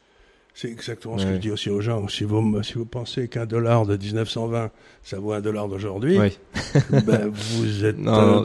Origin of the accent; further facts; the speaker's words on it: Amiens, Hauts-de-France, France; je me souviens quand j'étais enfant à Amiens, après la guerre, il n'y avait pas de chauffage